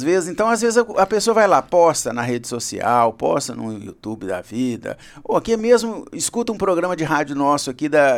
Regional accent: Brazil; o brasileiro, a gente leva por diminutivo tudo...

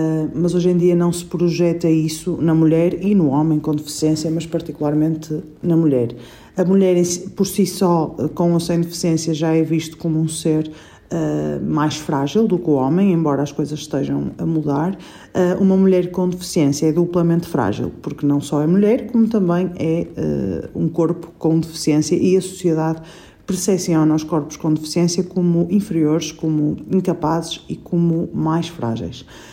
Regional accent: Porto, Norte, Portugal; tenho 33 anos, sou do Porto, sou nutricionista

